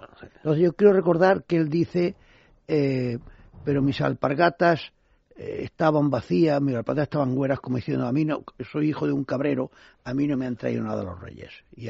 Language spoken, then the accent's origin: Spanish; Andalusia, Spain; Yo soy andaluz.